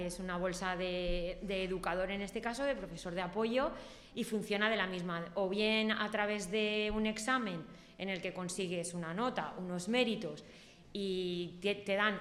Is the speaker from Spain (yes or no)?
yes; Monóvar, Valencian Community, Spain; yo soy de Monóvar, un poquito más lejos que José Ángel. Vengo todos los días, yo tardo unos 40 minutos más o menos en coche en llegar todos los días.